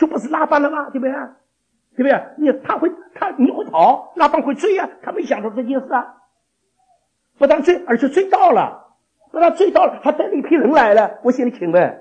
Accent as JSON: {"language": "Chinese", "country": "China", "said": "所以我们中国人说啊，三十六则，走为上则"}